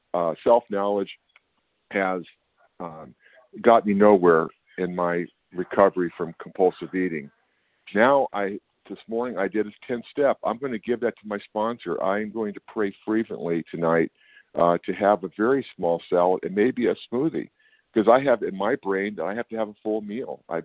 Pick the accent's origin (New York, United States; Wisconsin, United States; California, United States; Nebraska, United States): California, United States; I'm from California.